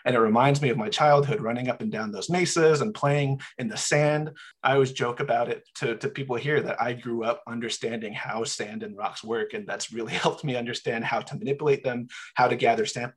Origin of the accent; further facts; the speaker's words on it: Arizona, United States; I'm originally from Northern Arizona. Coming from that area, I didn't really see myself.